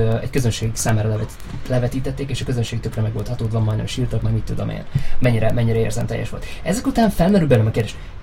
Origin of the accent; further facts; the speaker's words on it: Hungary; Illetve mi Magyarországon speciál 10 éve, de érted.